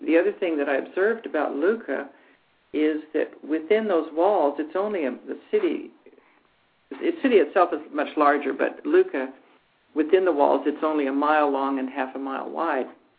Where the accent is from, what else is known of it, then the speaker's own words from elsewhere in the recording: Wales, United Kingdom; and I went to Wales, my home country